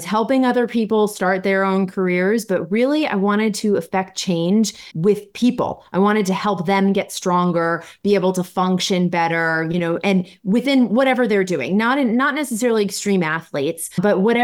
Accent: New York City, New York, United States; And then after I graduated and I moved back, I'm a New Yorker. So after I moved back to New York City

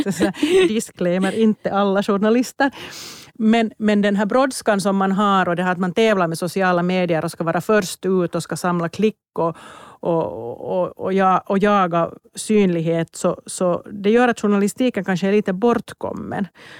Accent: Finland; jag kanske också som finlandssvensk lite känner igen fast vi är en jätteprivilegierad minoritet.

